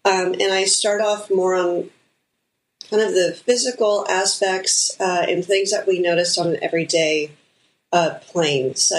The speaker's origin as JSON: {"language": "English", "region": "California", "country": "United States", "tie": "born or raised there", "said": "Well, yes, I'm from the Bay Area and born and raised in the area."}